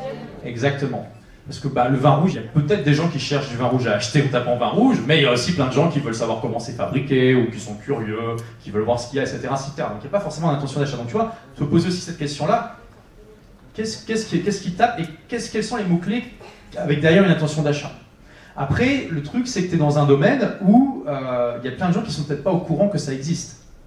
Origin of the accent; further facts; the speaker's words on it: France; accent: French; moi, j'ai un gros accent français quand je parle anglais.